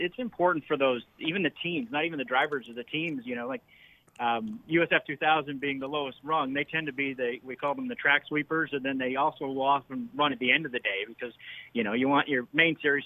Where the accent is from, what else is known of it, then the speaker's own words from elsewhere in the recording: Canada; I'm Canadian originally, so it feels like home to me.